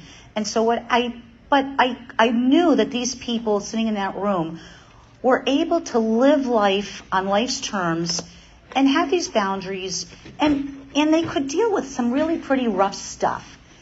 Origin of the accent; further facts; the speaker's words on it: Massachusetts, United States; I'm a food addict, and I am from Massachusetts.